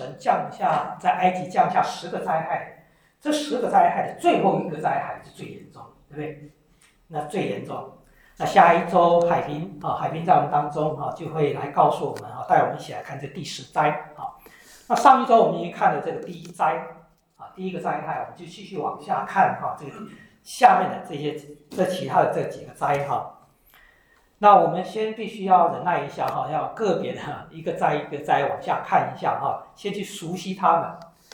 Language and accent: Chinese; China; 就相当于我们中国人相信的什么送子观音